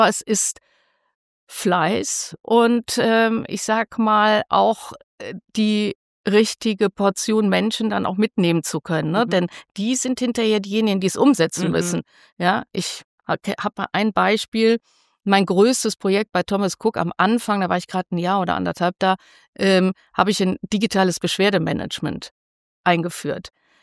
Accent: North Rhine-Westphalia, Germany; Jetzt komme ich aus dem Rheinland

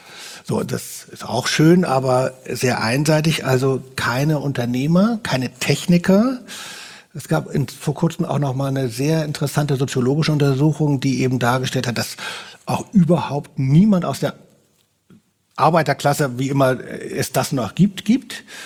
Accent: Hamburg, Germany; also in meiner Heimatstadt Hamburg gab es das auch noch lange

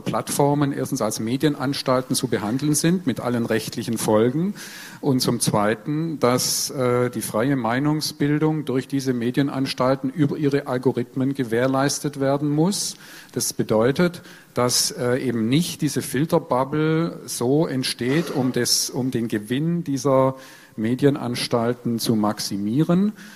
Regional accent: Baden-Württemberg, Germany; now in Berlin, Germany; als Schwabe in Berlin

